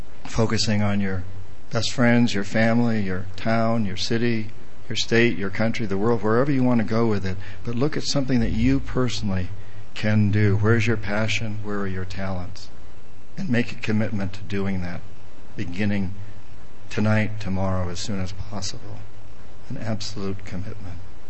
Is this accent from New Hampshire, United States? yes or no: yes; New Hampshire, United States; When I grew up in New Hampshire, we used to spray DDT on poison ivy until Rachel Carson, who wrote Silent Spring, taught us that that DDT was killing our fish and our birds.